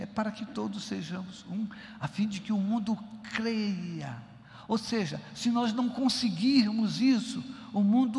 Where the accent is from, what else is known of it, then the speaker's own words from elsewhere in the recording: Northeast Region, Brazil; Mas ele me irritou, porque eu sou nordestino.